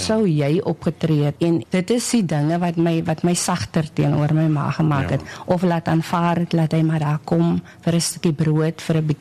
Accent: Paarl, Western Cape, South Africa; Ek is gebore en getoe in die Parel.

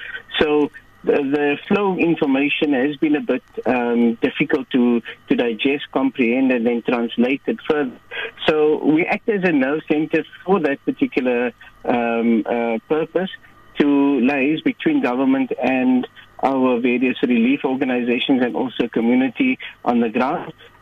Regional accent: South Africa; So we are very conscious that as a South African Muslim community, we are very active

